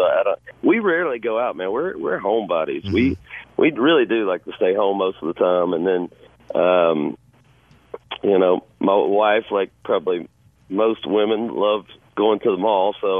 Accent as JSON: {"language": "English", "region": "Georgia", "country": "United States", "tie": "born or raised there", "said": "I walked into a tattoo shop in my hometown in Georgia."}